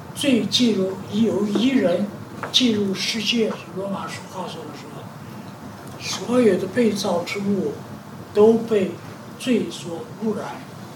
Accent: China; 实际上你有时候看到我们中国人画画

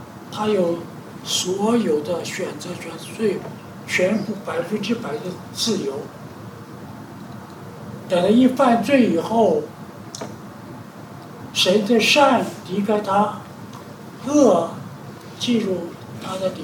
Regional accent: China; 实际上你有时候看到我们中国人画画

